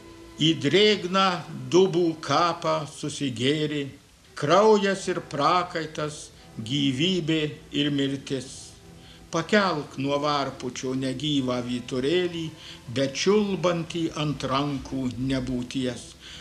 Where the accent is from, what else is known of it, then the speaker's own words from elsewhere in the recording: Marijampolė County, Lithuania; Ir mes maži vaikai dar užkopę tarp Ajavonių ir Vištyčių į aukščiausią kalną Piliakalnį